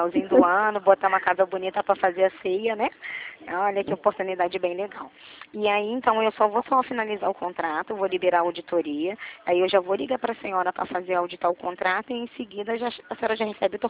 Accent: Rio de Janeiro, Brazil; Sou do Rio.

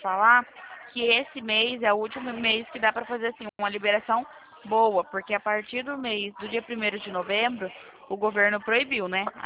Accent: Leme, São Paulo, Brazil; Mas eu sou aqui da cidade de Leme, interior de São Paulo.

